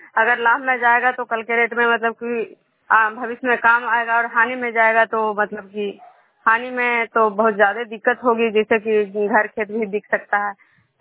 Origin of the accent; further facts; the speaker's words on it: Bishnupur, Bihar, India; मैं विष्णुपुर ग्राम खुदरा पंचायत नालंदा जिला नगरसा प्रखंड के निवासी हूँ।